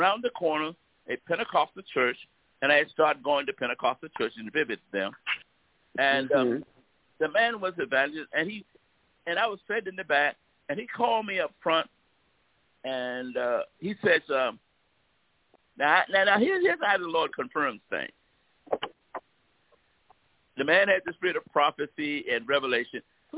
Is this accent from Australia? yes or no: no; United States; born there; Even though I was born a Jew in America